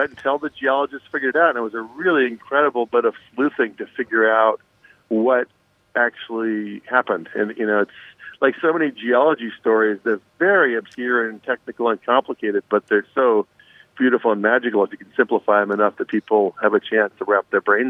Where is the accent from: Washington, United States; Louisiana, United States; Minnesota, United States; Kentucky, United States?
Washington, United States; Seattle; But I'm from Seattle